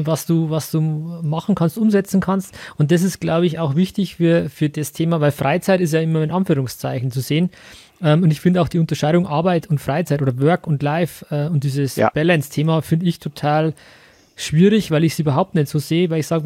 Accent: Bavaria, Germany; accent: Bavarian; mein bayerischer Akzent

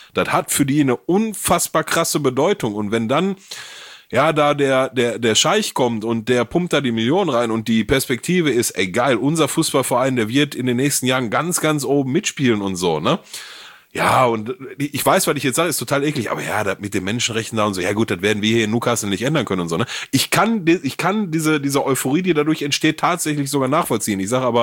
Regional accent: Gelsenkirchen, North Rhine-Westphalia, Germany; Ich komme aus Gelsenkirchen, ne? Ich kann was ab.

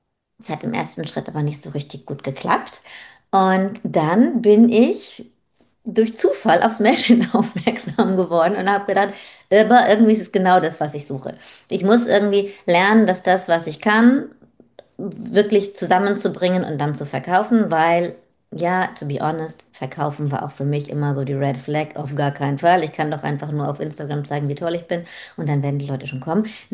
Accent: Northern Germany, Germany; Ich bin gebürtiges Nordlicht, also trete voll hier in meinen Ursprungsslang quasi ein.

